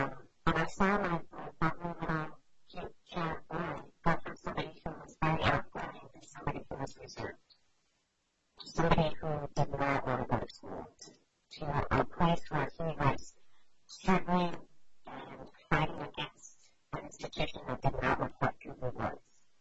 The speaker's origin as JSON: {"language": "English", "region": "Alaska", "country": "United States", "said": "we're from Alaska, we're indigenous to Alaska, this is going to be an easy transition back to Alaska."}